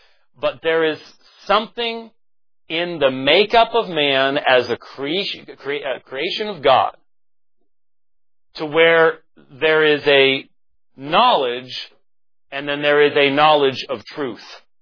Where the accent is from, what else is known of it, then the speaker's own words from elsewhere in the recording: Minneapolis, Minnesota, United States; I was sort of Midwestern bred, you know. I was born in Minneapolis, so give me some break there.